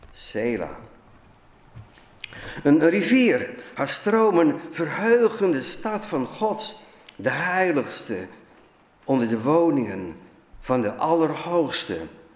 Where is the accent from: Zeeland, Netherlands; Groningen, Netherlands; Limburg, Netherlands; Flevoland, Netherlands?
Zeeland, Netherlands; wij komen uit Zeeland